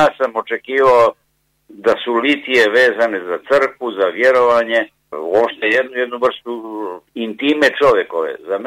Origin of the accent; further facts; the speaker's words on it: Budva, Budva Municipality, Montenegro; born there; u Evropi sam rođen sam u Budvi, rođen sam u Crnoj Gori.